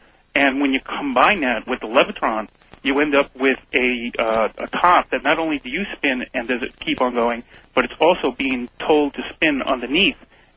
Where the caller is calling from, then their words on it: Hicksville, New York, United States; from Hicksville, Long Island.